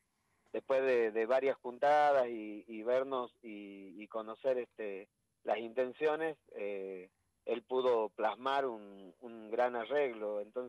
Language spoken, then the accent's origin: Spanish; Jujuy, Argentina; moved away; Hace 20 años, cuando yo me fui de Jujuy, escuchar una orquesta de estas dimensiones era imposible, totalmente imposible en mi provincia.